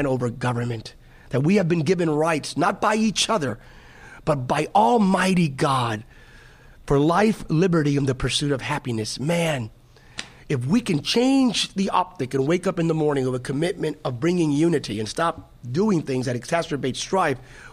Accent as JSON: {"language": "English", "country": "United States", "said": "I'm an American of Hispanic descent, third. But that's, I'm an American, right?"}